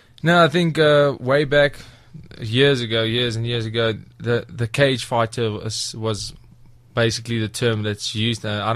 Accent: Hartbeespoort, North West, South Africa; No, actually, I'm from Hartbeespoort Dam.

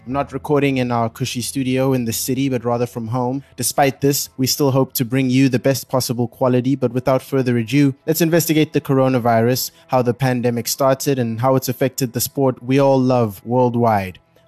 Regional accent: South Africa; As a South African, the suspension of just a few games rather than the season sounds oddly familiar.

